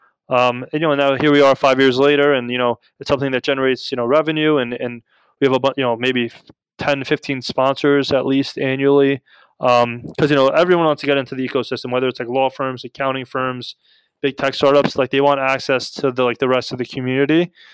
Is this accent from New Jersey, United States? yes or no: yes; New Jersey, United States; But the thing is, like, I'm from North Jersey and like I have a lot of family around here.